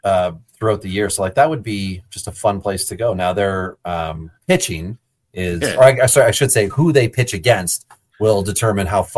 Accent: Canada; It's not a bear. I'm Canadian. It's a reindeer or a moose.

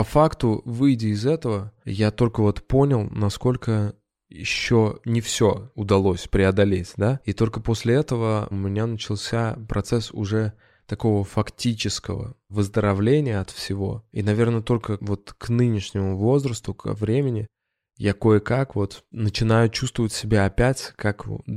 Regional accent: Ulyanovsk, Ulyanovsk Oblast, Russia; moved away as an adult; now in Moscow, Russia; Я из Ульяновска, я переехал в Москву достаточно поздно, в 24 года.

